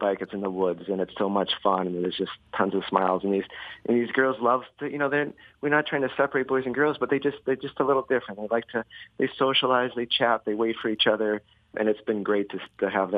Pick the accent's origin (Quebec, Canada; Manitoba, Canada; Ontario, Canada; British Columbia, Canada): Manitoba, Canada; Winnipeg; moved away as an adult; also born or lived in Tucson; now in Traverse City, United States; I grew up in Manitoba near Winnipeg, but then I had moved to Tucson after graduating.